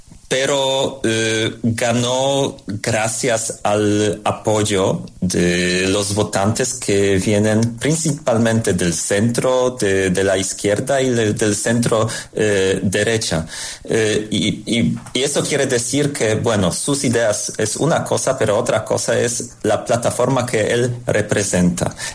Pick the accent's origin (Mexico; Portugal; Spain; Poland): Poland; Spanish is a second language; yo soy polaco y en Polonia hemos tenido una situación muy parecida hace solo 3 o 4 años